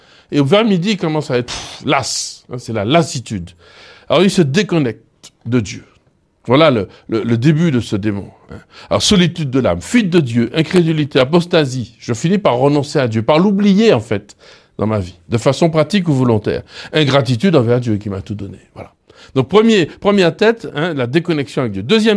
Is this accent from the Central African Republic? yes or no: no; Martinique, France; Comme on dit chez nous en Martinique, la terre n'a pas capoté.